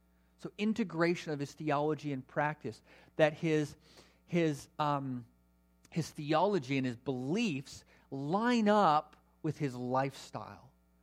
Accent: Canada; So integration of our theology and practice is one of the biggest challenges for us as Canadian Christians.

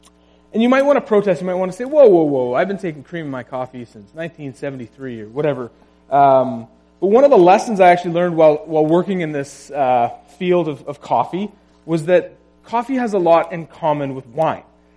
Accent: Prince George, British Columbia, Canada; in my hometown in Prince George.

